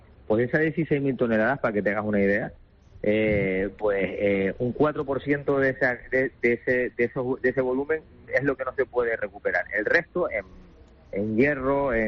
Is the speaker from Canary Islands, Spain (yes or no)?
yes; Canary Islands, Spain; Vivir en Canarias es una maravilla, yo soy canario, me encanta vivir aquí